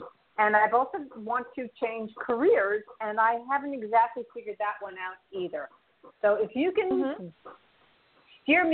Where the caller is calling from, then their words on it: New York, United States; I'm calling from New York.